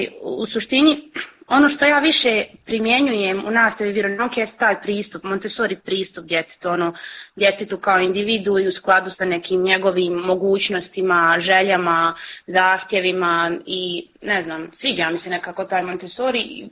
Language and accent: Serbian; Banja Luka, Republika Srpska, Bosnia & Herzegovina; moved away as an adult; now in Mostar, Bosnia and Herzegovina; Ja sam rođena u Banja Luci. Tamo sam živjela tu sve do unazad nekih godinu i pol. Tamo sam završila sve ono svoje formalno školovanje. Radila sam 2 godine u Banja Luci u Montessori vrtiću.